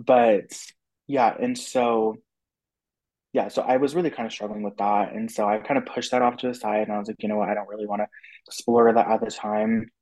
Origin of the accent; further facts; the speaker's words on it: St. George, Utah, United States; But yeah, so growing up in St. George was really, really great and everything.